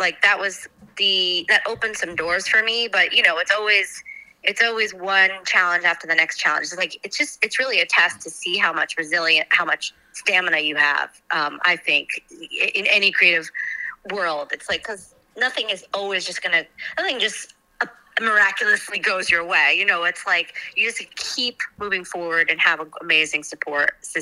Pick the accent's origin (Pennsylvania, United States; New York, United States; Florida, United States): Pennsylvania, United States; Milford; any other kid growing up in Shohola or Berryville or whatever, Milford area, Milford, Pennsylvania, it's like, I love the idea that you actually can, if you have a crazy dream, there's a chance